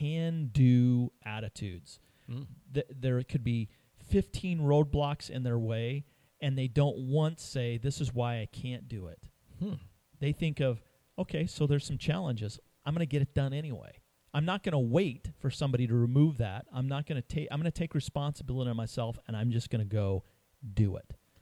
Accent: Rocky Mountains, United States; I grew up in the Rocky Mountains, and I was surprised that I had never been to the San Juan Mountains

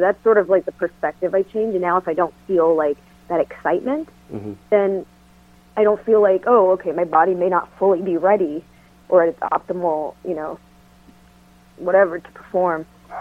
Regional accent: Fort Myers, Florida, United States; Florida. I was born and raised in Florida.

